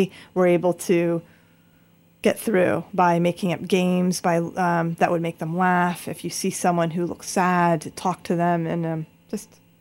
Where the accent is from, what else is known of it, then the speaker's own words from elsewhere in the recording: United States; the knowledge that I was from the United States